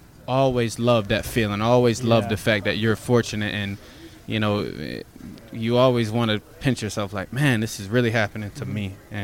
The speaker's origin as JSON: {"language": "English", "region": "New York", "country": "United States", "tie": "born or raised there", "also_born_or_lived": "Florida", "said": "yes, originally I am from Florida. I was born there. But when you grow up in a place for, you know, 18 plus years, that becomes home to you. And so that's why I call upstate New York home."}